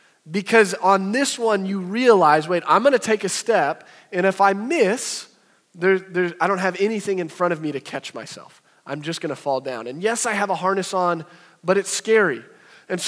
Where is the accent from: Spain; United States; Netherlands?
United States; Branson, Missouri; I grew up in Branson. You play in creeks, and you touch squirrels.